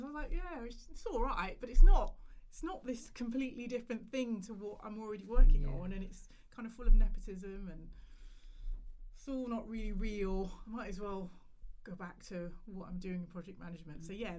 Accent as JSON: {"language": "English", "town": "Nottingham", "region": "East Midlands", "country": "United Kingdom", "said": "Oh, my first job, I'm from Nottingham originally"}